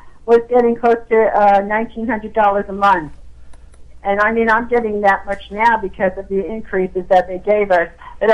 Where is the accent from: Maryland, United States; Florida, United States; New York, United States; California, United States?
New York, United States; Brooklyn; I'm from Brooklyn, New York, Italian, what can I tell you?